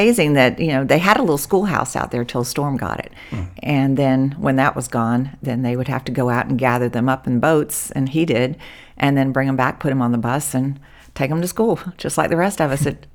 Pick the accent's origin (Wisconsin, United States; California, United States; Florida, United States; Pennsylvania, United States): Florida, United States; Sanford; Well, I was born in Sanford, Florida. I'm a native Floridian. I was born right there in the old Sanford Hospital down by Lake Monroe.